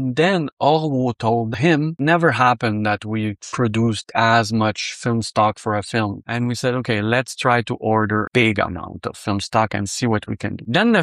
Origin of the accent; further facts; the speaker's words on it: Quebec, Canada; It's because I come from Quebec is a place where everything is so well written all the time